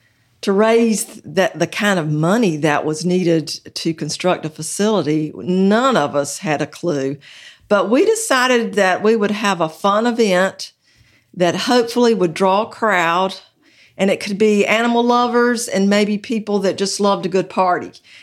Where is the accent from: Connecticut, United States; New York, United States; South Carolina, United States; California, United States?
South Carolina, United States; Darlington; I grew up in Darlington, which is only 10 miles away.